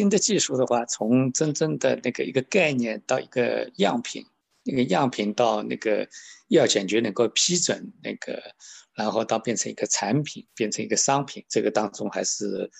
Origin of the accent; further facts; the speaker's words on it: China; 所以我长大的地方就没有电灯的